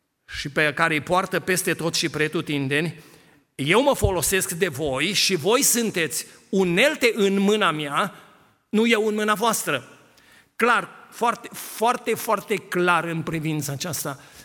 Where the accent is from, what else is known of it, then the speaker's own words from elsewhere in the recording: Romania; Probabil că noi ca și români am avut și noi în mintea noastră